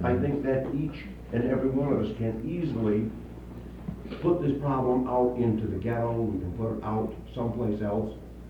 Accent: Idaho, United States; It's really easy for me to bring this up because I'm from Idaho.

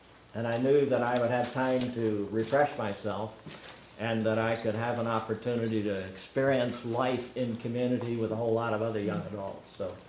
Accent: Arlington, Virginia, United States; I came from Arlington, Virginia, via Gustavus at office in St. Peter, Minnesota.

